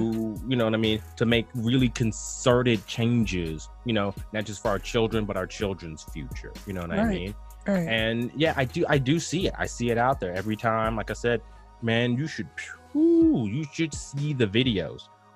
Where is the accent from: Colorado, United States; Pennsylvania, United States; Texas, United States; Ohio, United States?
Ohio, United States; because like I said, I'm from Ohio. I grew up in Ohio.